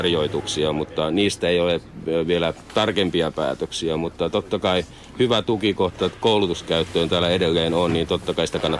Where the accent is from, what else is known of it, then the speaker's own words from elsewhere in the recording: Alavus, South Ostrobothnia, Finland; moved away; Itse olen lähtöisin Etelä-Pohjanmaalta Alavudelta ja aikanaan töiden perässä ja varusmiespalvelukseen tänne paikkakunnalle tullut. Ja kyllä tänne on kotiutunut pieneen kylään.